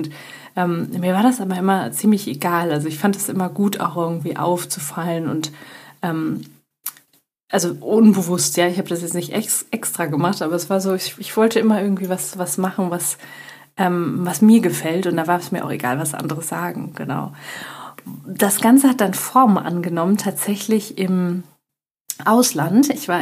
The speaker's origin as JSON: {"language": "German", "town": "Düsseldorf", "region": "North Rhine-Westphalia", "country": "Germany", "said": "Ich komme aus Düsseldorf. Ich komme aus einem kleinen, ehrlich gesagt, einem kleinen Teil von Düsseldorf. Das ist hat schon fast Dorfcharakter."}